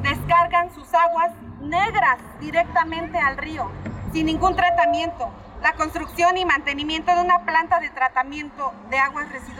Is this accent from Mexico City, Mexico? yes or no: no; Oaxaca, Mexico; es parte de nuestra identidad como oaxaqueños